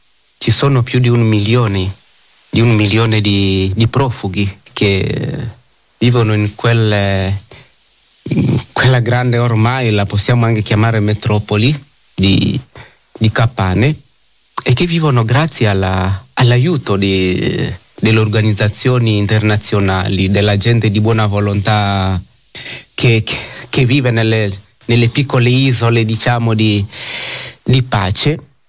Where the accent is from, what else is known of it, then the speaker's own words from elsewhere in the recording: DR Congo; io vengo dal Congo, dalla Repubblica Democratica del Congo, vicino all'equatore, come l'hai accennato. Io abito a 5 chilometri dall'equatore nell'emisfero nord, quindi ogni settimana attraverso l'equatore.